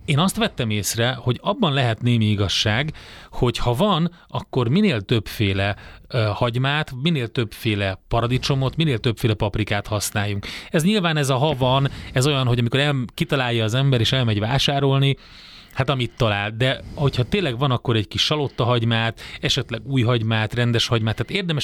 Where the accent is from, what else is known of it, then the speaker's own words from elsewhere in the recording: Vojvodina, Serbia; ott a délvidéken, onnan én származom